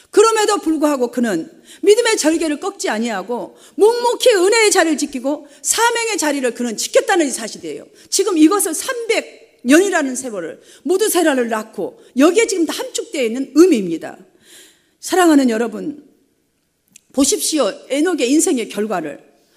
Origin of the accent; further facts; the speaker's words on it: South Korea; 우리는 빨리빨리, 한국 사람 빨리빨리 좋아하는데